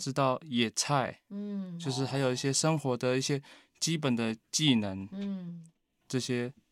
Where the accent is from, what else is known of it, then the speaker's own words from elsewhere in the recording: Ji'an, Hualien County, Taiwan; 我是来自花莲吉安的伯伯部落，啊，目前读东华语传系大二。